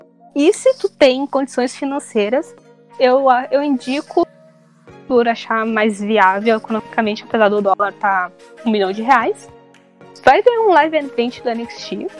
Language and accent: Portuguese; Rio Grande do Sul, Brazil; E, bom, é que eu sou do Rio Grande do Sul, é o único que eu teria acesso.